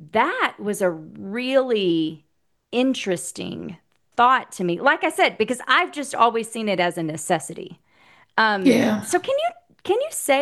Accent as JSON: {"language": "English", "region": "Oklahoma", "country": "United States", "tie": "born or raised there", "said": "I grew up in southern Oklahoma."}